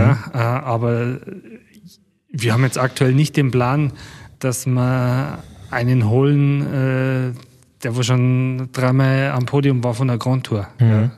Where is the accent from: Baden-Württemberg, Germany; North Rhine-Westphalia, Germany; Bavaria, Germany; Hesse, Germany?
Bavaria, Germany; Wir kommen aus Bayern, er kommt aus Bayern.